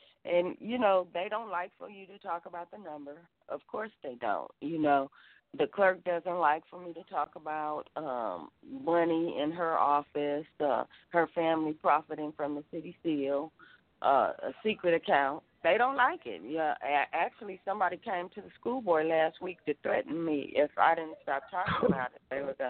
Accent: Compton, California, United States; I'm a taxpayer who was born and raised in Compton

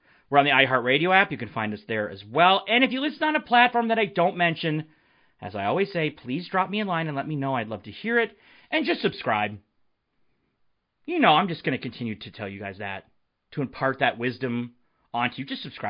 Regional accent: Michigan, United States; moved away as an adult; I grew up in Michigan. I grew up in the Upper Peninsula, right? I'm a Youper. Spent most of the, well, I spent what, the first 23 years of my life there?

